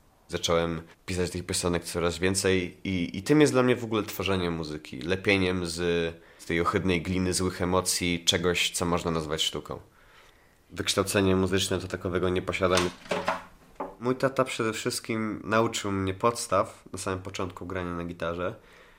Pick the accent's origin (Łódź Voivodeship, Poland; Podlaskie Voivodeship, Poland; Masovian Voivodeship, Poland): Podlaskie Voivodeship, Poland; Kiedy byłem dzieckiem, mieszkałem na wsi. Wychowywałem się w rodzinie, w której zarówno mama, jak i tata pochodzili z miast, z zupełnie innych części Polski. Żadne z nich nie jest z Podlasia. Byłem wychowywany inaczej, mówiłem inaczej, wyglądałem inaczej niż reszta dzieciaków z okolicznych wsi.